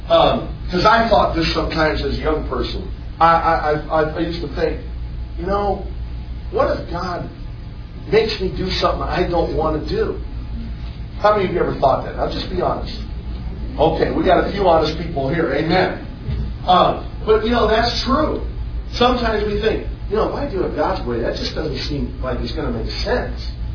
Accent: Ohio, United States; Man, I grew up in Ohio. Now, there's only one team in football if you live in Ohio.

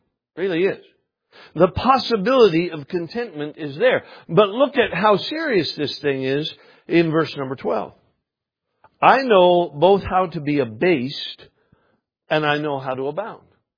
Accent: Alaska, United States; Now, I'm from Alaska, you know that. And Alaska's a unique place.

